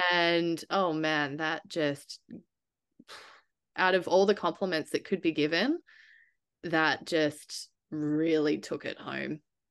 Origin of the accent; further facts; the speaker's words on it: Melbourne, Victoria, Australia; I grew up in Melbourne, hustle and bustle, like I mentioned, a lot of hospitality, a lot of music industry festivals, big groups of people.